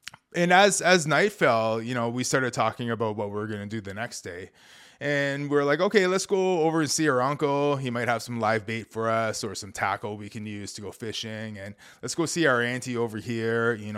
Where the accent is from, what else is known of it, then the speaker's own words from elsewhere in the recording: Wasauksing, Ontario, Canada; growing up in Wasauksing was really cool because, you know, I had a pretty firm, I think, bush experience growing up.